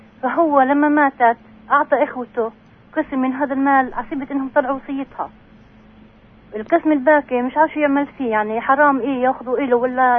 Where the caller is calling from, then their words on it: Qalqilya, West Bank, Palestine; مواطن من قلقيلية